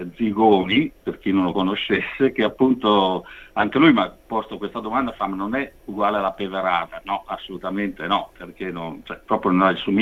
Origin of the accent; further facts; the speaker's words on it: Verona, Veneto, Italy; io sono veronese puro sangue, nato addirittura a Porta Vescovo, nemmeno in ospedale.